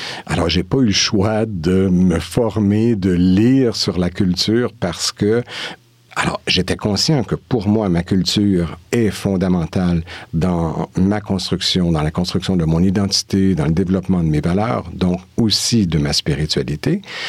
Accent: Quebec, Canada; now in Switzerland; j'étais en région, j'étais pas dans les grandes villes comme Montréal, donc c'était pratiquement une monoculture.

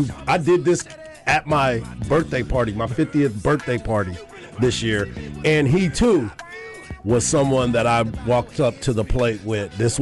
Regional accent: Killeen, Texas, United States; it reminded me a little bit of where I was born and raised. I'm from Killeen, Texas.

